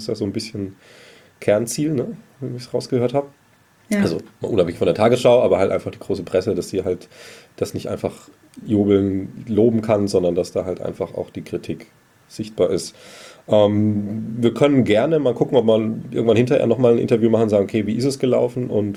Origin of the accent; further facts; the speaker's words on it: Germany; wie wir das auch als Deutsche schon kennen